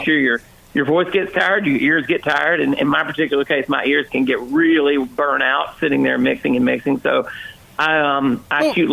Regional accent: Birmingham, Alabama, United States; I grew up in Birmingham, Alabama

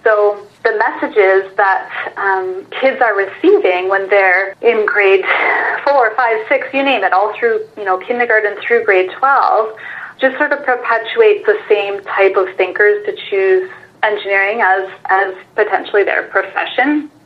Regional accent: Kingston, Ontario, Canada; I grew up in Kingston.

